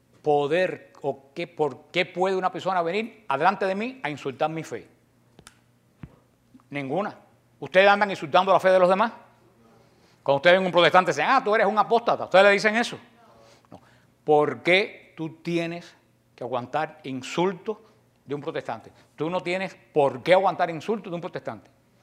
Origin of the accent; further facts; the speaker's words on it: Cuba; yo me crié en Cuba, en pleno comunismo, en batalla contra la iglesia. Yo desde chiquito aprendí a defender la iglesia.